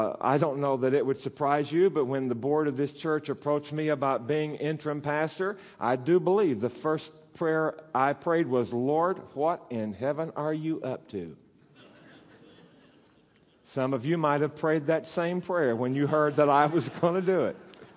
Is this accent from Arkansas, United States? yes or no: yes; Arkansas, United States; You all know I'm from Arkansas, and that's one of those traditional classic Pentecostal places.